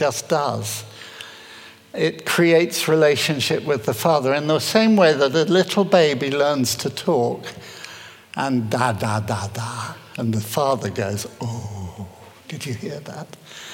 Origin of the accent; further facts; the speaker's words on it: United Kingdom; We're British too.